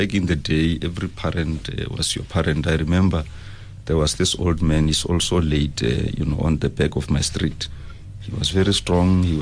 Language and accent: English; Limpopo, South Africa; There is a village called Hwibi. That's where I was born and bred.